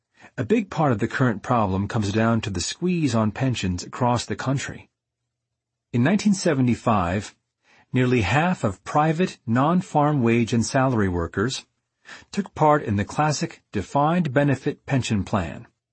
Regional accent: Texas, United States; while my home state of Texas came in with a low, low 2.81.

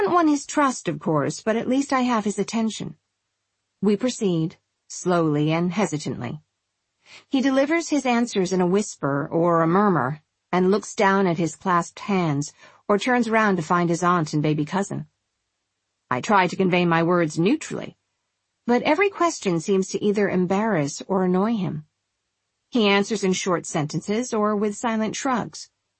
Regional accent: Mexico City, Mexico; I'm a Chilanga. Well, I'm a Catracho, so we're enemies. He's right. I'm from Mexico City, and he's from Honduras, and in many ways that makes us hostile neighbors.

